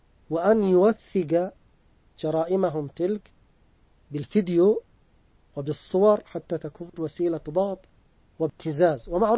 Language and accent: Arabic; Yemen; مثل ما حدث عندنا في اليمن وحدث في بلدان كثيرة